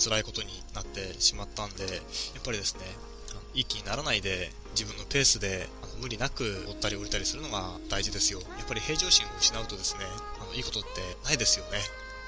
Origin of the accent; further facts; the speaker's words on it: Chiba, Japan; っていうのも僕は千葉県民なので、千葉県には高い山ないのでなかなかですね山の景色って貴重なわけですよ。